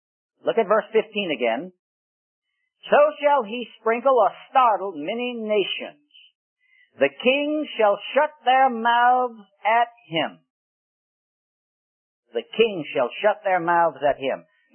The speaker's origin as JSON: {"language": "English", "town": "Richmond", "region": "Virginia", "country": "United States", "tie": "born or raised there", "said": "in my hometown of Richmond, Virginia."}